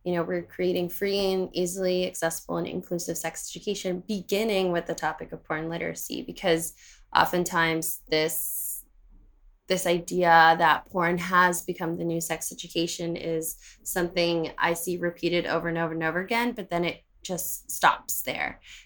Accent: Miami, Florida, United States; I was growing up in Miami in the early 2000s.

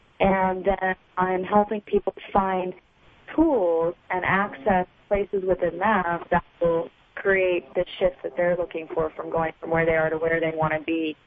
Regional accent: Arizona, United States; I grew up in Arizona, and I have my Bachelor of Arts degree in psychology

